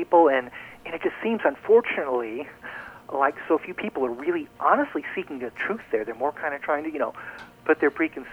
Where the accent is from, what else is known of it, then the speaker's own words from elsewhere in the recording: Springfield, Illinois, United States; And then one of my favorites, Abraham Lincoln, my hometown guy here in Springfield, Illinois